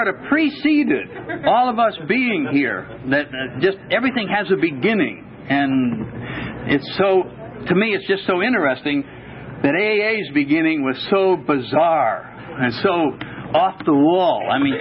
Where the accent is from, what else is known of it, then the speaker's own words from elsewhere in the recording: Vermont, United States; We're from Vermont, which isn't very far away from here.